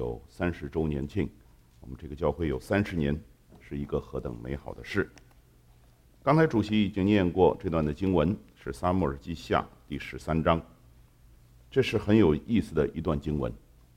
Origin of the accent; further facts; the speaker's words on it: China; 那个我们中国人读书就为当官的